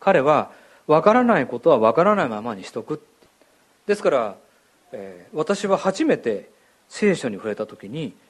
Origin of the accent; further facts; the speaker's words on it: Shinagawa, Tokyo, Japan; 東京といっても品川区といっても私は大井町の下町の方で育ちましたから、昔からのこう古い神社がたくさんあるようなところで育ったんですね。